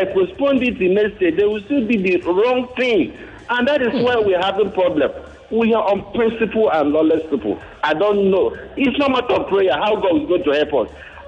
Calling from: Ogun, Nigeria; I'm calling from Ogun State.

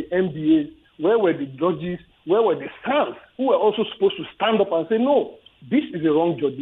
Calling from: Lagos, Nigeria; I'm calling from Ajah.

